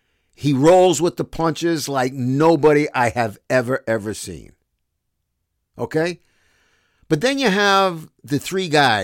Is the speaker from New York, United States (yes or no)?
yes; Brooklyn, New York, United States; Albeit from Queens, I'm from Brooklyn, as you guys certainly know by now.